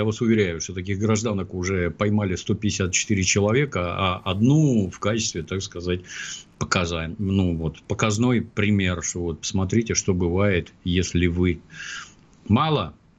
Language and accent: Russian; Ukraine; moved away; Очень трудно избавиться от шо. Меня оттуда в 69-м году увезли, например.